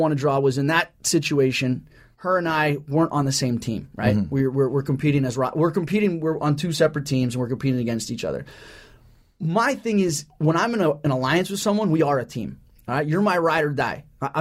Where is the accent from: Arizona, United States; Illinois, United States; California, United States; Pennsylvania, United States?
California, United States; I'm from Orange County here. She's from Long Beach. I mean, we're like, you know, right down the road from each other.